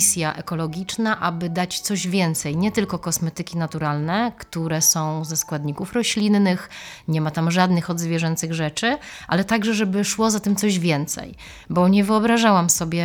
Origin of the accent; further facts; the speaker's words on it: Szczecin, West Pomeranian Voivodeship, Poland; ja jestem lokalną patriotką i dla mnie to jest ważne, żeby pokazywać, że my jesteśmy ze Szczecina.